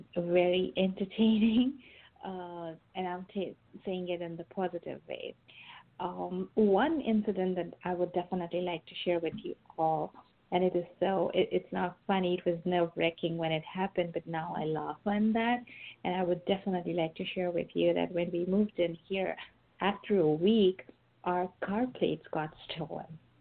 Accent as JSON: {"language": "English", "town": "Karachi", "region": "Sindh", "country": "Pakistan", "also_born_or_lived": "Connecticut", "second_language": "English", "moved": "yes", "lives_now": "Texas, United States", "said": "So the climate, the weather, it took me back to my home country. Karachi has a similar kind of climate, the weather. the heat, and so it's like for the last 4 years living in Connecticut, I had completely forgotten."}